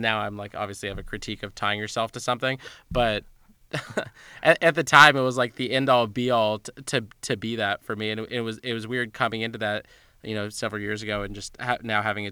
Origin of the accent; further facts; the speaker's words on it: California, United States; the hardcore scene where I grew up in Orange County was kind of a deal